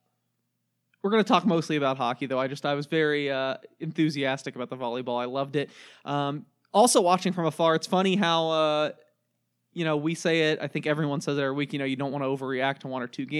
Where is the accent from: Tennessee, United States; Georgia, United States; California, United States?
Tennessee, United States; Memphis; when I was a kid growing up in Memphis.